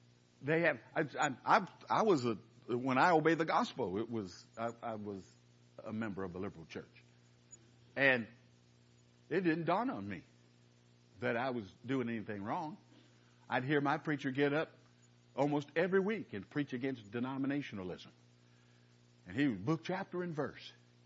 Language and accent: English; California, United States; I'm from California. I didn't know anything about the church.